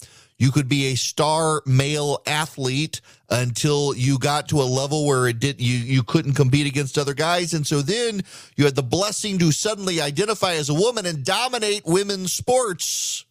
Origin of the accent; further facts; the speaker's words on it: Dubai, United Arab Emirates; When I was growing up in Dubai